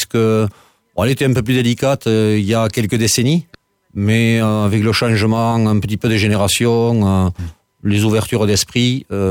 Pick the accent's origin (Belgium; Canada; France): France; Castanet; Je suis né, oui, à 150 mètres de la maison où j'habite maintenant. Il y aura bientôt 61 ans.